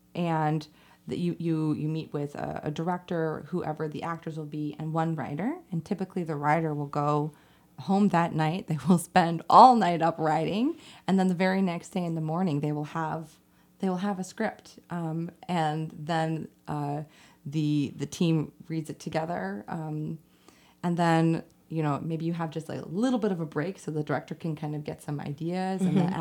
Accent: Champaign-Urbana, Illinois, United States; I grew up in Champaign-Urbana, so I did a lot of like the local stuff.

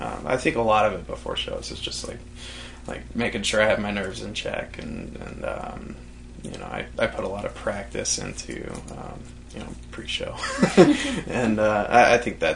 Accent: New Mexico, United States; now in Illinois, United States; I mean, I grew up in New Mexico, and I've lived in Illinois for 10 years or so

